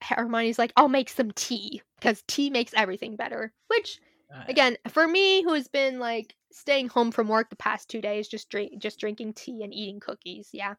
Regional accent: Oregon, United States; When I go visit my family, like my hometown's known for the Oregon Shakespeare Festival

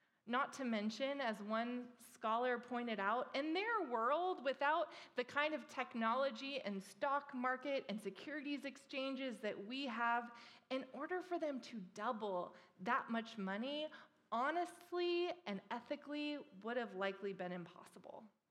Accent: Fresno, California, United States; Most of you know that I'm originally from Fresno, and you may not know that Fresno, California, has the second highest concentrated poverty in the United States.

